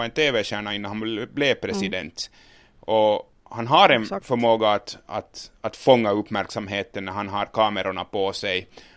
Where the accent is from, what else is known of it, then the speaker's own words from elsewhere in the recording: Finland; now in United States; Och en kvinna tyckte att jag borde åka tillbaka till Finland när jag sa att jag kommer från Finland.